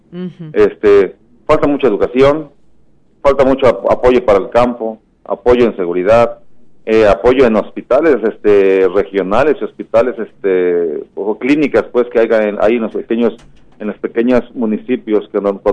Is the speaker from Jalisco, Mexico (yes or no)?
yes; Ameca, Jalisco, Mexico; Soy originario de Ameca, Jalisco. Aquí he trabajado toda mi vida.